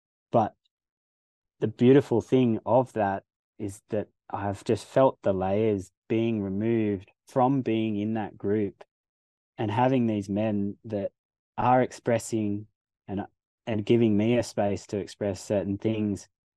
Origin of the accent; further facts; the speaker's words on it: Australia; You know, like growing up in Australian culture, like there's definite, my upbringing was boys don't cry, you know, boys are tough, you don't have emotions.